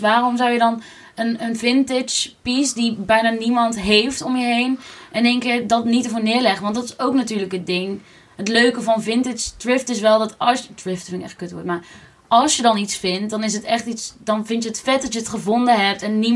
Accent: North Brabant, Netherlands; wij zijn Brabanders.

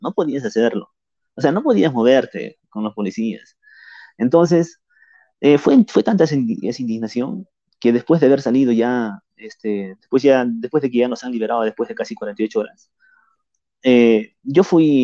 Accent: Ilave, Puno, Peru; En mi pueblo de Ilave, ahorita no existe la policía.

